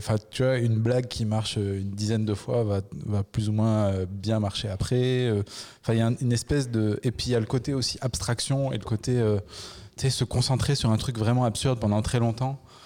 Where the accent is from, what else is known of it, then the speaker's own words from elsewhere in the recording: Le Puy-en-Velay, Auvergne-Rhône-Alpes, France; j'avais suivi une troupe de ma ville natale, là, du Puy-en-Velay